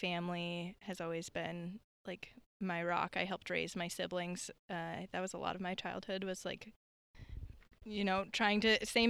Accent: Phoenix, Arizona, United States; now in Portland, United States; Okay. Journey started in Phoenix, Arizona.

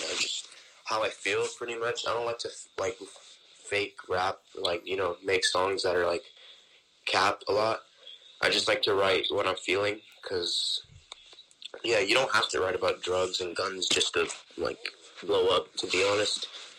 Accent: Los Angeles, California, United States; I'm from Los Angeles, California.

